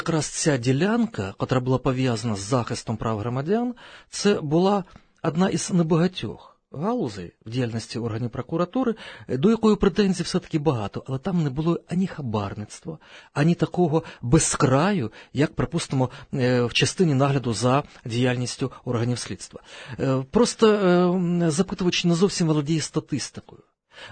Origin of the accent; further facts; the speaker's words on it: Donetsk, Donetsk Oblast, Ukraine; now in Kyiv, Ukraine; Це, я кажу, між іншим, як корінний донеччанин. Я живу в Києві не так вже багато.